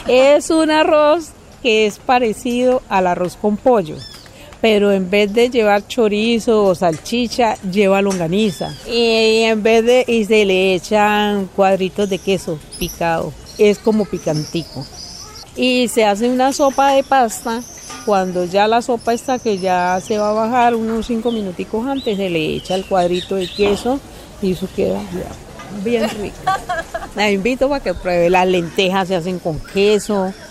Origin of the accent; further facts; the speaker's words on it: Istmina, Chocó, Colombia; born there; Tengo 58 años de edad, nací en Ismina, Chocó. He recorrido casi parte de Colombia, mucha.